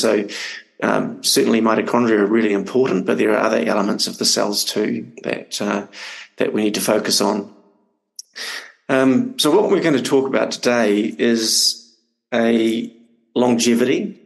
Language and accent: English; New Zealand; So, yeah, I'm from New Zealand.